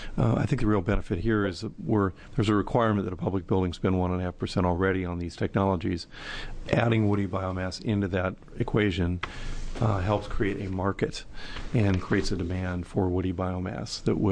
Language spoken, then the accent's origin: English; Redmond, Oregon, United States; I grew up in Redmond, and when I grew up in Redmond, there were 5 operating mills in my small town.